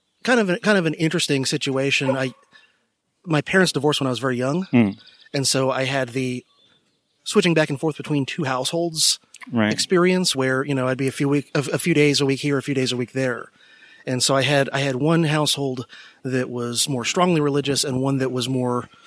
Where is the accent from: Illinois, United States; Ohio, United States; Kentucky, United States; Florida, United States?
Florida, United States; In South Florida, in the Miami-Fort Lauderdale area.